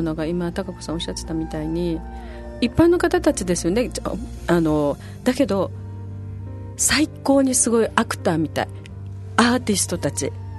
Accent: Okinawa, Japan; うちなんちょ特に見ないと、こんな素敵な島に私たち生まれ育ってね

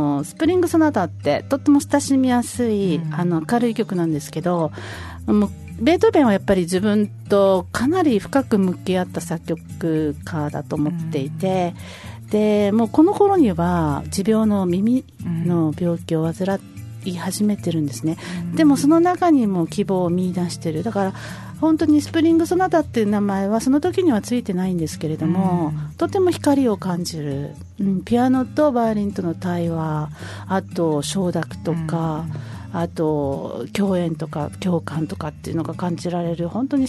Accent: Okinawa, Japan; なんとなく私沖縄の、ね、出身なんで

